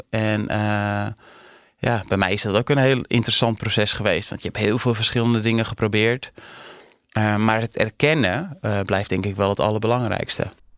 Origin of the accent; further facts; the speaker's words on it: Dirkshoorn, North Holland, Netherlands; Ik ben opgegroeid in de Kop van Noord-Holland, in een klein plaatsje Dirkshoorn.